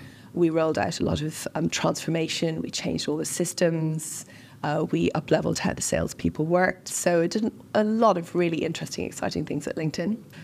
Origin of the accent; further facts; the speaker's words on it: Leinster, Ireland; also born or lived in Dublin; Well, born and bred in Ireland, born in Dublin, grew up in Wicklow. So I've always lived in Ireland. It's always been my home, although I've lived and worked all over the world.